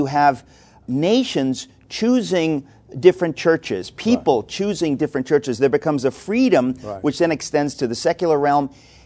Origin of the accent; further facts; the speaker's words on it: United States; I grew up in America. I went to decent schools. I went to one of the finest universities.